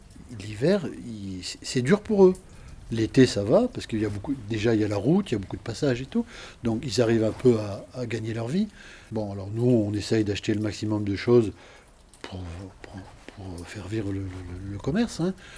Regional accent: Die, Auvergne-Rhône-Alpes, France; moved away as an adult; je suis de Grenoble. Moi, je me suis marié ici. J'ai connu mon épouse, je me suis marié ici. Moi, je suis originaire de Die.

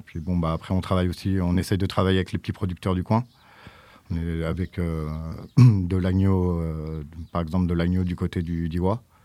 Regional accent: Brittany, France; chez moi en Bretagne.

